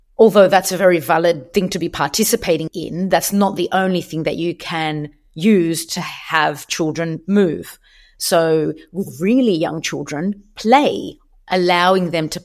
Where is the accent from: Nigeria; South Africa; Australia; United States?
Australia; Sydney, New South Wales; moved away; I'm at home in Sydney. I'm originally from Sydney. I moved back a few months ago after 20 years of being away.